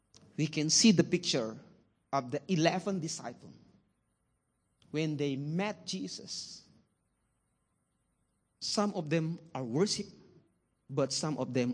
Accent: Philippines; Because the island that where I came from in Hokkien is a crazy island. The name is Xiao Island. Yes, that's the name of my place, where my hometown. It's a southern part of the Phi

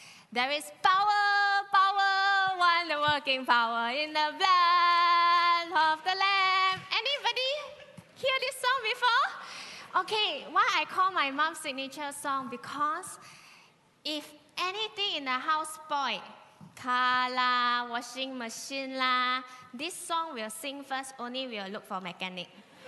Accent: Batu Pahat, Johor, Malaysia; I'm originally from Batu Pahat.

